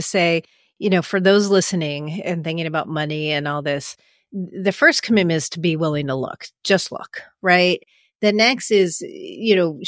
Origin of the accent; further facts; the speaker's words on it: California, United States; Now, obviously, growing up in the Bay Area, those are not correct numbers